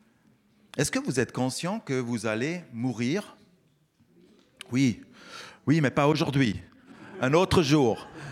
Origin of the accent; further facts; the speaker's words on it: Switzerland; j'ai grandi en Suisse, je suis Suisse et je souffre avec mon peuple.